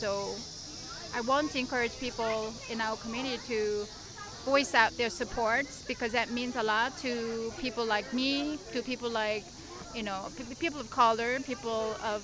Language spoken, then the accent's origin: English; New York, United States; now in Bloomington, United States; you know, we are from New York and from a little liberal part of the country. Moving to Indiana, we were a little nervous because of the history of the states